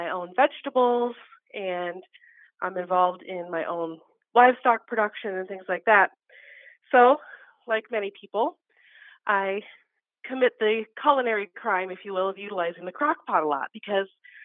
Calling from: Wausa, Nebraska, United States; I am calling from Wausau, Nebraska, which is a booming metropolis of about 600 people, located in the northeast corner of the state.

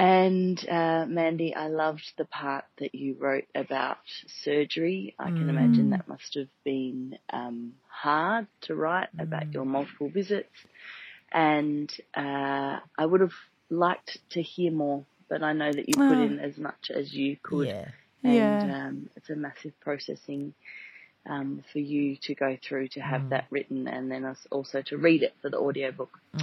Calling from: Singapore; I'm calling from Singapore.

